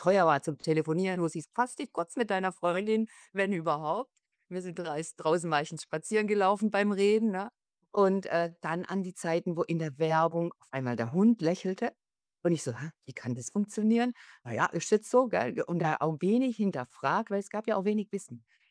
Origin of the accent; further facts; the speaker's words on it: Baden-Württemberg, Germany; Ich komme aus dem Schwarzwald, also ich bin ein Mittelkind, will ich mal sagen, von 6 Kindern.